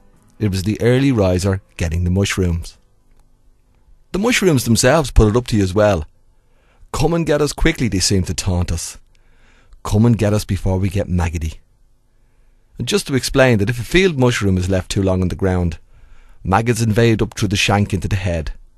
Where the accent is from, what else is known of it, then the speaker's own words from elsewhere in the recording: Dublin, Leinster, Ireland; I hope you will enjoy the stories for what they are, stories about youth and growing up in North Dublin.